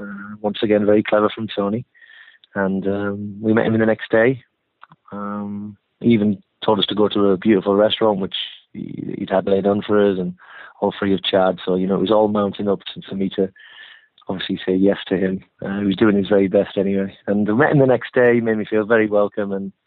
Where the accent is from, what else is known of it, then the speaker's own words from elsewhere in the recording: Hartlepool, North East England, United Kingdom; Well, I'm from Hartlepool, so isn't that enough already? it's cold in Hartlepool